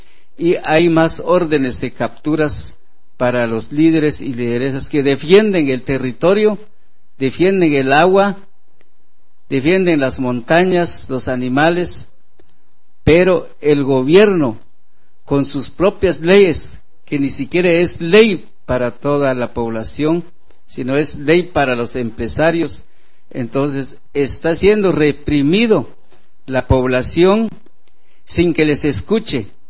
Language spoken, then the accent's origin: Spanish; San Juan Ixcoy, Huehuetenango, Guatemala; Vengo de Huehuetenango, San Juan Xcoy, Guatemala.